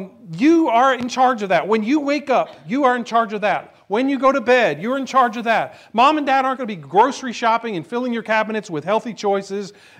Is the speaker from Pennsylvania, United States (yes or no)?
no; New Jersey, United States; You know, I grew up in New Jersey. It wasn't biscuits at that point. It was bagels, but you understand.